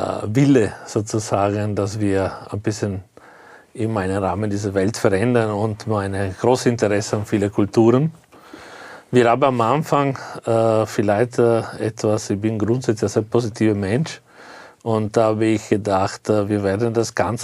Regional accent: Trieste, Friuli-Venezia Giulia, Italy; Ja, also grundsätzlich bin ich in Triest aufgewachsen.

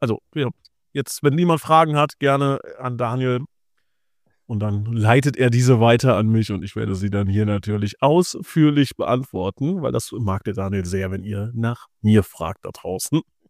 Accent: Hesse, Germany; oh, ich bin Hesse, ich habe Schwierigkeiten

